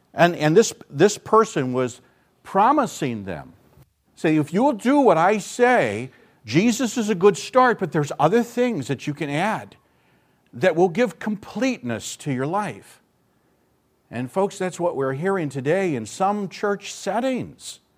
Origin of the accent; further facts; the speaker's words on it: Illinois, United States; I still remember going to a state fair in the state where I grew up in Illinois